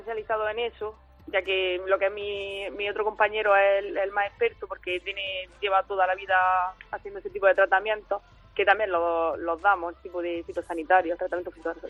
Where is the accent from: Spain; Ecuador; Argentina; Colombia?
Spain; Motril, Andalusia; born or raised there